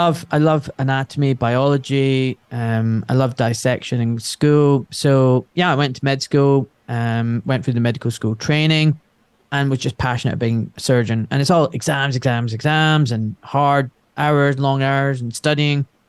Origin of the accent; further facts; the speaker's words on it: Glasgow, Scotland, United Kingdom; So I was born in Scotland to immigrant parents, grew up in a very deprived part of Glasgow.